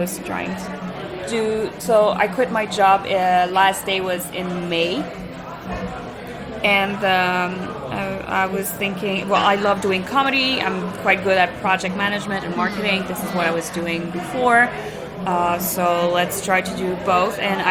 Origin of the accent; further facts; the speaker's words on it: Montreal, Quebec, Canada; now in Switzerland; I'm from Montreal, so I'm like, ha. It's very small here.